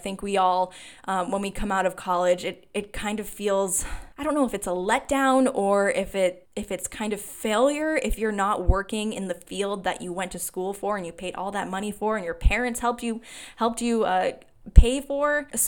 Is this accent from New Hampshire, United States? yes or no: yes; New Hampshire, United States; I couldn't even start off in Manchester, New Hampshire, which was just 20 minutes outside of my hometown in New Hampshire